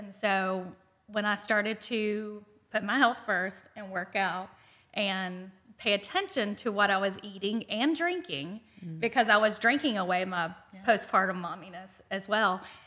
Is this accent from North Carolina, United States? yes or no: yes; Thomasville, North Carolina, United States; So I'm from Thomasville, North Carolina, a little small town north of Charlotte.